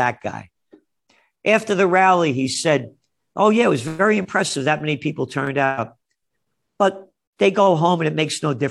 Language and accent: English; Bronx, New York, United States; You know, I grew up in the Bronx, a little kid.